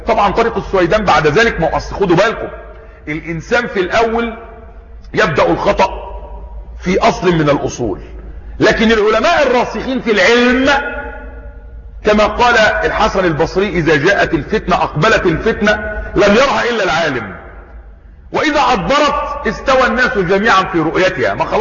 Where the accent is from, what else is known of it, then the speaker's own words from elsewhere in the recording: Egypt; يعني وجدنا برضو رجلا عندنا في مصر